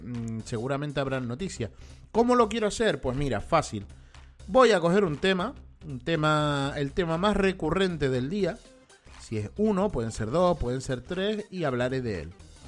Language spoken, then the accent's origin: Spanish; Spain; yo sé que yo soy español, soy de aquí de España